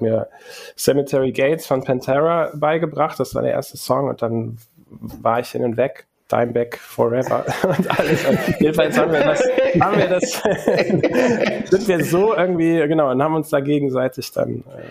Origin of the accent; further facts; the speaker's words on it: Cologne, North Rhine-Westphalia, Germany; ich komme aus Köln-Sürth, da gab es eine evangelische Gemeinde, Pfarrer Warnecke.